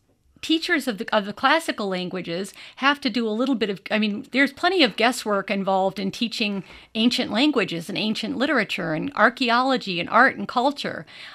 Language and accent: English; Davenport, Iowa, United States; I grew up here in Davenport, and my whole childhood, my mother would take us to see your plays.